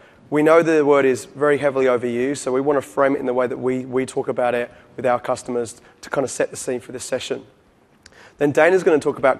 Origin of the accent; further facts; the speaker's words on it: London, United Kingdom; also born or lived in Perth, Australia; now in New York, United States; Obviously, I'm not from New York or New Jersey. I'm actually from London originally. I did have a stint in Australia for 8 years in Perth, so a little bit of a twang there. And now, obviously, I live very close to Times Square.